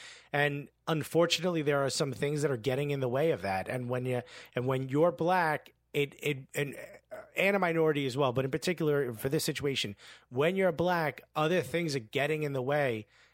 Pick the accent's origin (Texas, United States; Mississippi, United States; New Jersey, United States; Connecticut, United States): New Jersey, United States; Newark; because I grew up with kids in Newark being like, yo, shit goes down at traffic stops.